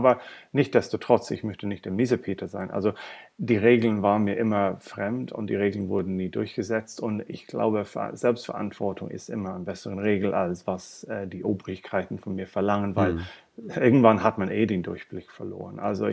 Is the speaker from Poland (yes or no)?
no; Ireland; German is a second language; now in Berlin, Germany; Ich komme aus Irland, meine Familie und Freunde dort, sie berichten von Lockdown, was es wirklich heißt.